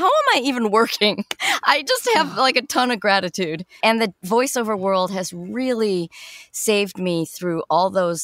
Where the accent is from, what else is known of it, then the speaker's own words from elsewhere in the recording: Chicago, Illinois, United States; I'm from Chicago originally.